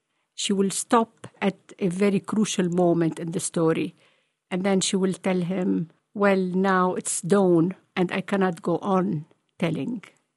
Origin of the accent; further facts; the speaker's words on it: Beirut, Beirut Governorate, Lebanon; Well, I grew up in Beirut, Lebanon, and all the characters around me, especially women, were very crafty and very intelligent